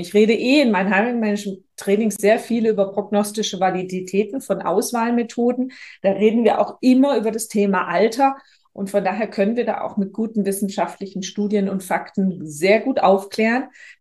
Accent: Stuttgart, Baden-Württemberg, Germany; accent: Swabian; now in Düsseldorf, Germany; ich komme aus Stuttgart, lebe seit 14 Jahren in Düsseldorf und bemühe mich stets im Hochdeutsch

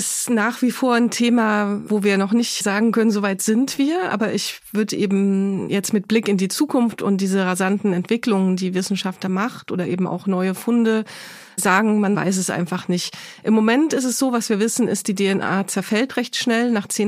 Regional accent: Weimar, Thuringia, Germany; Und bei uns in Weimar, wo ich herkomme, gibt es ganz viel Versteinerungen auf den Feldern

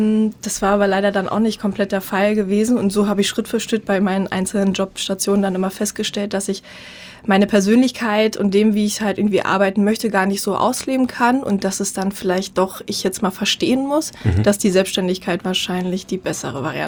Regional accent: East Germany, Germany; ich komme aus dem Osten halt, Mama ist mit 24 damals schwanger gewesen, Wendekind bin ich halt, 89.

